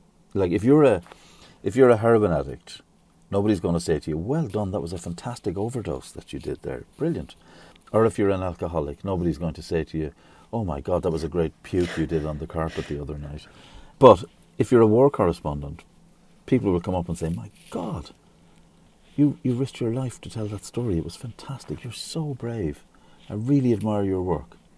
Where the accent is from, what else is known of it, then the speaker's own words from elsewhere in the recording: Ireland; And that comes, of course, from growing up in Ireland.